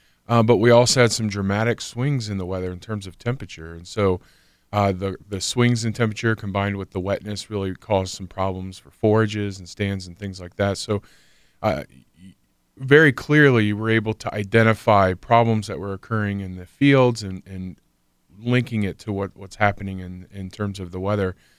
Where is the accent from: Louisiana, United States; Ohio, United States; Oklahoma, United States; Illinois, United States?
Ohio, United States; Miamisburg; Yeah, Miamisburg.